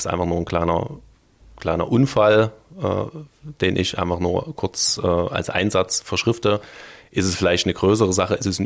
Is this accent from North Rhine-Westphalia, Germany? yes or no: no; Dresden, Saxony, Germany; ich bin ja Dresdner